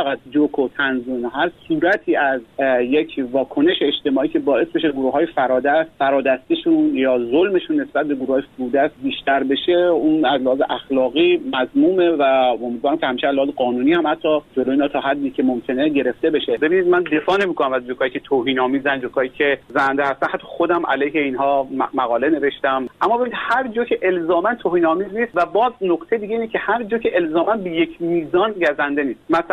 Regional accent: Khorasan, Iran; born there; مثلا من خودم یه زمان در رابطه با روستاهای خراسان به همون محل زادگاهمون تعریف میکردم

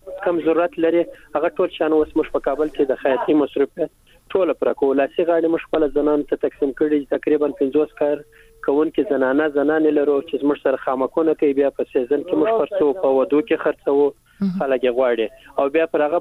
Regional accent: Kandahar, Afghanistan; now in Kabul, Afghanistan; زه خپل د کندهار یم او وس پیلن په کابل کې زموږ دکان او سنټر او د خیاطی مرکز دی

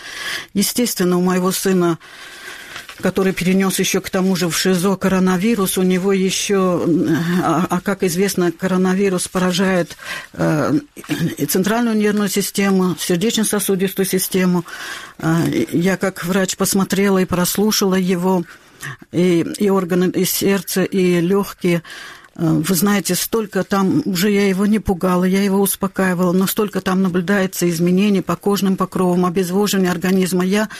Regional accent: Crimea, Ukraine; я из Крыма, мать двоих политических заключенных

